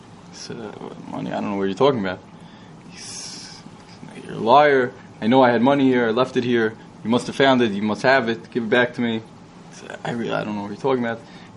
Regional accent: Queens, New York, United States; Well, I grew up in Queens.

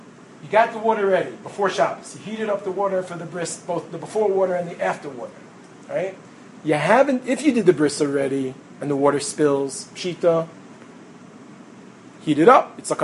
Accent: Brooklyn, New York, United States; You know, I grew up in Brooklyn, spent my whole life in the New York area, except for as much of it as I can in Eretz Yisrael.

